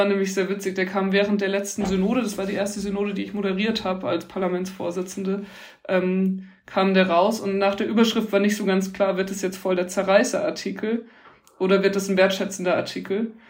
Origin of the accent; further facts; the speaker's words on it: Bavaria, Germany; also ich komme aus dem Bayerischen Wald, da ist evangelisch sein die Minderheit, sind so 3,5-4% evangelisch in der Region.